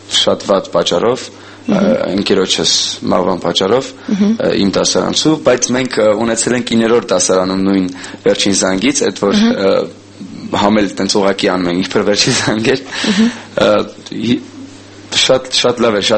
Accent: Tbilisi, Georgia; now in Armenia; 2001 թվականից, երբ Թբիլիսից եկա Հայաստան

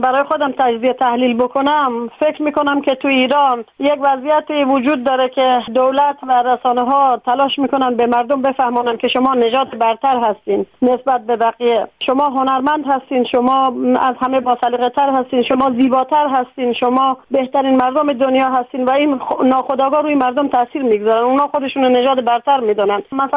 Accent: Afghanistan; بچهای افغانی تلاش میکنن پنهان کنن که ما افغانی هستیم

